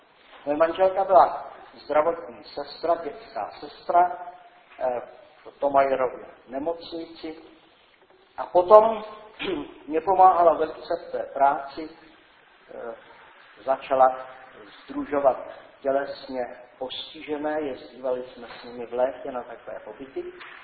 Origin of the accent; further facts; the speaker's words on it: Prague, Czechia; Já jsem tedy Pražák z Vinohrad.